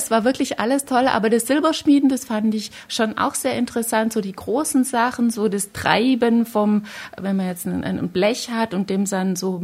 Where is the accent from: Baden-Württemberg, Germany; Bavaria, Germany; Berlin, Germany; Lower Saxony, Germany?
Baden-Württemberg, Germany; Baienfurt; Wie gesagt, bin aus Bayenfurt bei Ravensburg